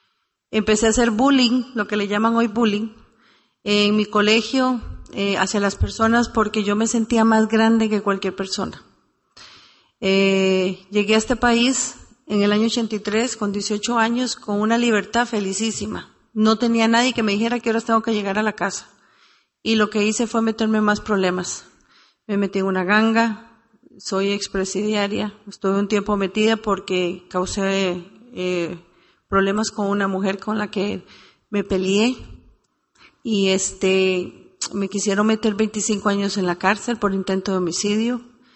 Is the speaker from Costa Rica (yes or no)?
yes; Costa Rica; now in Miami, United States; soy alcohólica, soy de Costa Rica, pero resido en la ciudad de Miami, Florida.